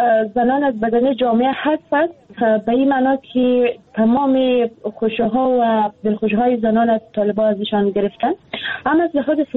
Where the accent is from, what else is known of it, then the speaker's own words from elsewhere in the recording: Afghanistan; moved away; من شخصا خودم بیرون از افغانستان هستم،